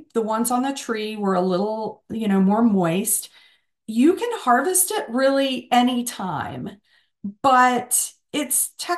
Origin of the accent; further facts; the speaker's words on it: the South, United States; I grew up in the South and constantly climbing pine trees.